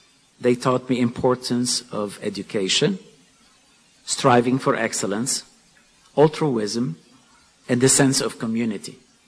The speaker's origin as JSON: {"language": "English", "town": "Ghazir", "region": "Keserwan-Jbeil", "country": "Lebanon", "tie": "born or raised there", "said": "I grew up in Ghazir, Lebanon. For those of you who may not know, It is a small city north of Beirut, nestled between the sea and the mountains."}